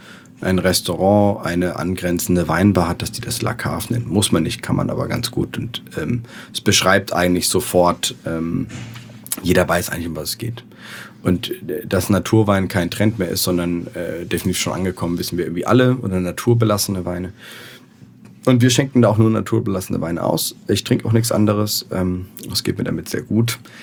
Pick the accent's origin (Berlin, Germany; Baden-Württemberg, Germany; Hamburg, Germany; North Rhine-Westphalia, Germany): Hamburg, Germany; Also wir sind ja Hamburger.